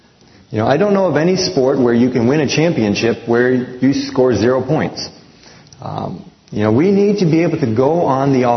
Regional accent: United States; You know, I grew up in America, and so, of course, I watched a lot of football when I was growing up.

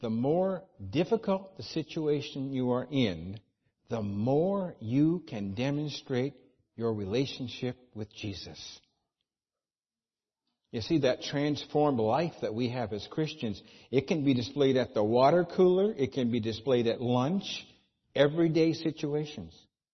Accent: Florida, United States; now in Osaka, Japan; He's asking me, where are you from? I am from Florida. What are you doing here? I am pastoring the church at Osaka International Church in Tamatsukuri.

